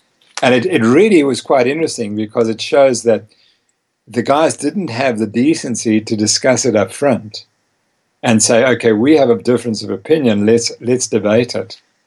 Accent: South Africa; also born or lived in Harare, Zimbabwe; So I was born in Harare, Zimbabwe, Rhodesia. And so it was still a frontier town in those days. And my parents raised me, I think, on a paleo diet, because we then came to South Africa.

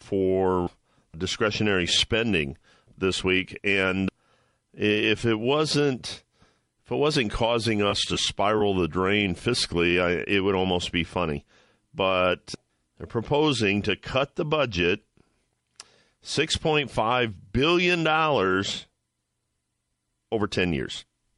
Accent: Ohio, United States; Kasich won my home state of Ohio.

